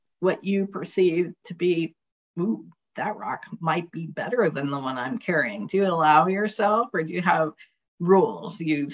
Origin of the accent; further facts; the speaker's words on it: California, United States; I grew up in California.